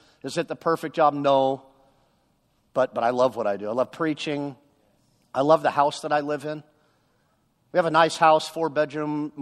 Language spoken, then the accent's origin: English; Westlake Village, California, United States; and I grew up in Westlake Village, and so the car was for sale in the Valley.